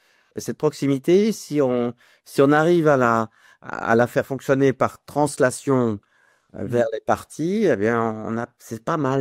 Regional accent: United States; French is a second language; comme je viens des États-Unis, on se dit, bon, il maîtrise à peine le français

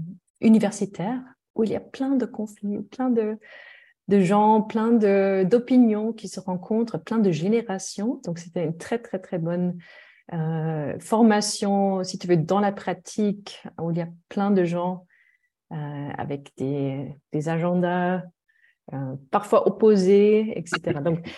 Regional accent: Germany; French is a second language; now in Switzerland; Je suis allemande, comme on peut-être on l'entend avec un petit accent.

